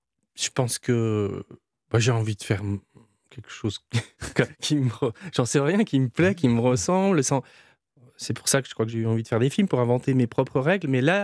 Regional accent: Strasbourg, Grand Est, France; Et moi, je suis de Strasbourg, alors je ne sais pas si c'est la bière, et d'être près de la frontière.

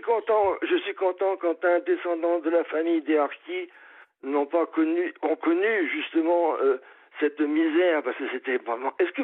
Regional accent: France; je suis un bon Français. Hein. Je suis Français de chousse, machin.

